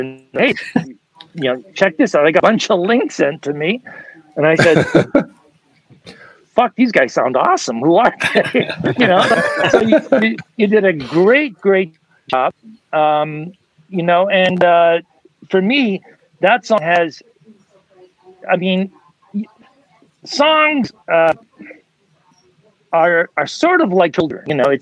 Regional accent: Canada; Being Canadian, you know, like

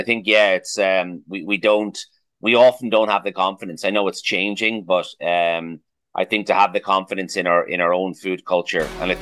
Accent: Ireland; I think as Irish people, sometimes we keep very quiet

